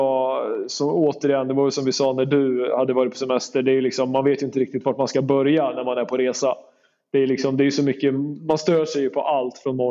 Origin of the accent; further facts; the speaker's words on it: Sweden; Jag är ju ganska svensk med det här med att stå i kö och sånt där.